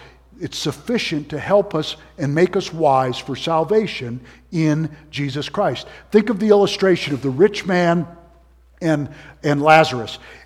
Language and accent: English; United States; Well, I'm an American. I never make a mistake.